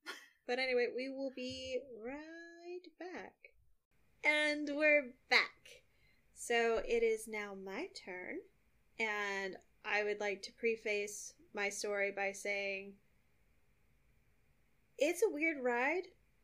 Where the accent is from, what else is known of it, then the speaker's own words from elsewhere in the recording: Tennessee, United States; You know, I'm from Jackson County, Tennessee, which is a very, very small area.